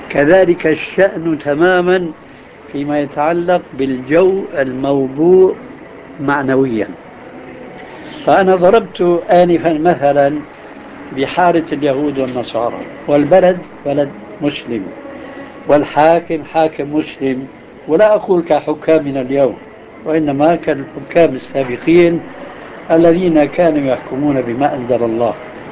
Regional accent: Syria; بعض البلاد عندنا في سوريا في حارة النصارى

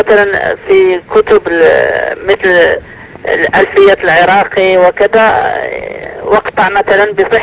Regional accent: Morocco; now in Thailand; زمعي في المغرب. أنا مغربي.

